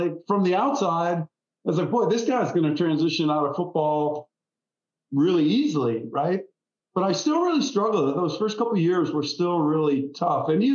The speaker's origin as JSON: {"language": "English", "region": "Wisconsin", "country": "United States", "tie": "born or raised there", "lives_now": "Jacksonville, United States", "said": "So 5 years in my home state of Wisconsin playing for the Packers and then 5 years here in the Jaguars and called it quits after that and decided to stay down here."}